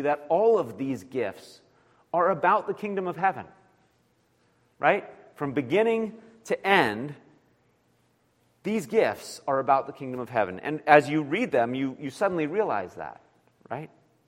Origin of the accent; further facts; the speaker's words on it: California, United States; Maybe it's because I grew up driving in California.